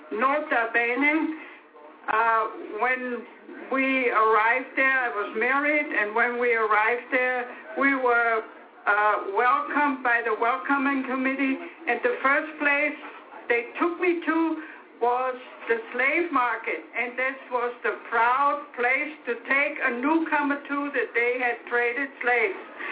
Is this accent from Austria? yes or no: yes; Austria; also born or lived in Kentucky; now in United States; I came to this country from Austria in 1958 to Kentucky.